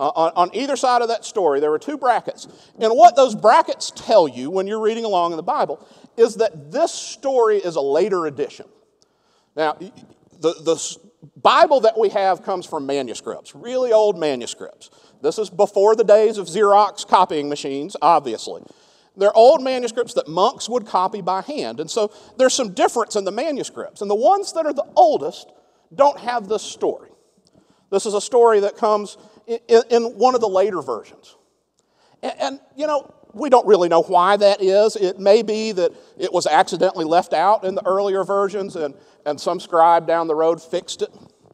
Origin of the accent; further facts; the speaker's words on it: Georgia, United States; also born or lived in North Carolina; When Leanne and I moved from North Carolina back to Georgia near where we were from, it was so that we could have kids.